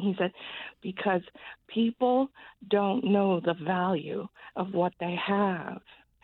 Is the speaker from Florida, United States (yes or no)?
no; Omaha, Nebraska, United States; now in Portland, United States; I haven't been in Portland too long. I come from Omaha, Nebraska, where I worked for over 40 years of my life.